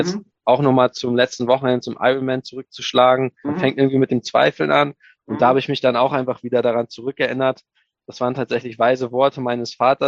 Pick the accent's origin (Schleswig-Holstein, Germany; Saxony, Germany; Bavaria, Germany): Schleswig-Holstein, Germany; Ratzeburg; in Ratzeburg geboren und auch hier aufgewachsen